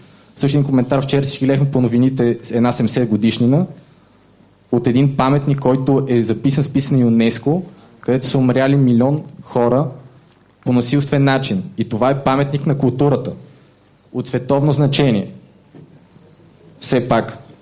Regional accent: Sofia, Sofia City, Bulgaria; И съм на 27 години от София. Израснал съм в НДК, от двете страни на паметника.

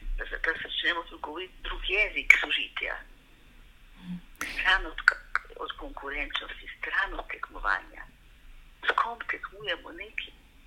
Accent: Rakičan, Mura, Slovenia; Moje otroštvo v Rakičanu, v Prekmurju, v prvi svetovni vojni, v drugi svetovni vojni, ki je zame bila ta velika, v drugi svetovni vojni. Živeli smo z mojo babico

